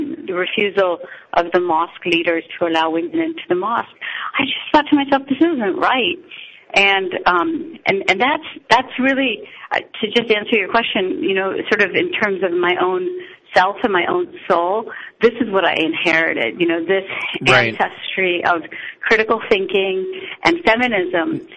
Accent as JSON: {"language": "English", "region": "Uttar Pradesh", "country": "India", "said": "I was born in India. I was born into a very conservative Muslim family. We come from northern India, this state called Uttar Pradesh"}